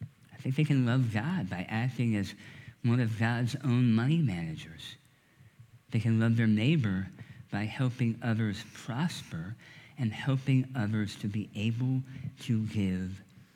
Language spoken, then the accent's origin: English; United States; I'm also a member of the Charlottesville community. I have responsibilities therein. I'm an American.